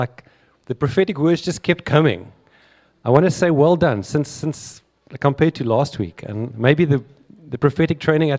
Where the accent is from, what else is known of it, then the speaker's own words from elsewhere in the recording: Cape Town, Western Cape, South Africa; We're from Cape Town with my wife Jeanette.